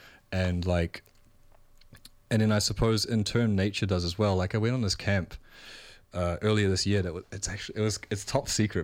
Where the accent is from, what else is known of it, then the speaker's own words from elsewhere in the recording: Auckland, New Zealand; And so I grew up in South Auckland with my Malaysian mother.